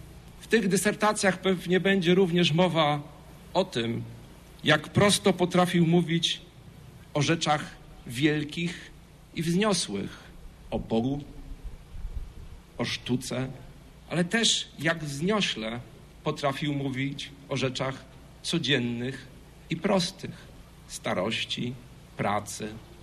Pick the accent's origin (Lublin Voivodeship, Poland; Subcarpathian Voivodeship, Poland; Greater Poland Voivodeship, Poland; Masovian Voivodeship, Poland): Greater Poland Voivodeship, Poland; Poznań; w tym i my, poznaniacy